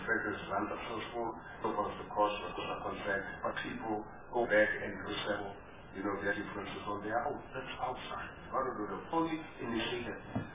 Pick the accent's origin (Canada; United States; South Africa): South Africa; And I'm also South African, and I'm not very young.